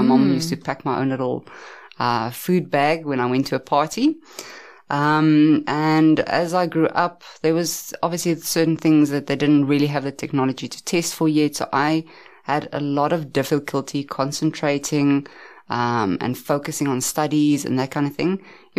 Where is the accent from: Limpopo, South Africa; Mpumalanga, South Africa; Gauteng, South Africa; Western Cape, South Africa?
Gauteng, South Africa; Pretoria; born or raised there